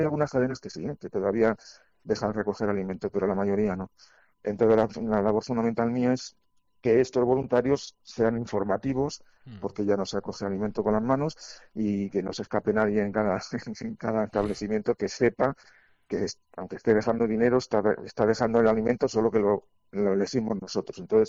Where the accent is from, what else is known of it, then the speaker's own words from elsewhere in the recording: Community of Madrid, Spain; Somos de Madrid, en concreto yo vivo en Villaviciosa de Odón